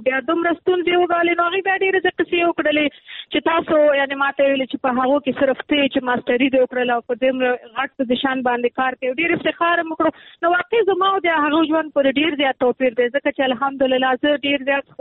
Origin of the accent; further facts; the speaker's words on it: Nangarhar, Afghanistan; ما مخکې کابل کې کار کوو، بیا ما خپل اساسي هدف چونکی زه د ننګرهار یم